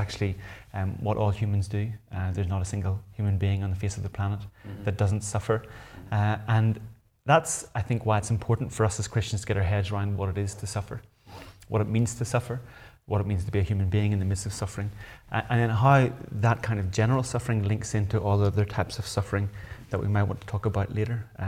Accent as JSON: {"language": "English", "region": "Northern Ireland", "country": "United Kingdom", "tie": "born or raised there", "said": "Yes, so I grew up in Northern Ireland near Belfast. My parents were Christians, my big brother was a Christian"}